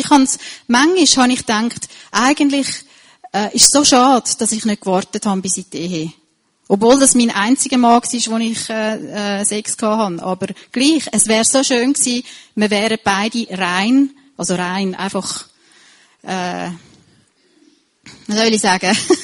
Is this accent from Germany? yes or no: no; Zürich, Zurich, Switzerland; weil wir sind beide in Zürich aufgewachsen, in der Stadt Zürich